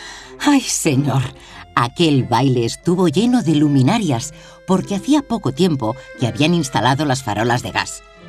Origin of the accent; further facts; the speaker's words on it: Sabadell, Catalonia, Spain; also born or lived in Camprodon; Llegué a Sabadell hace muchos años, cuando todavía era una niña. Nací en Camprodon y mis padres dejaron el pueblo para venir a trabajar la lana aquí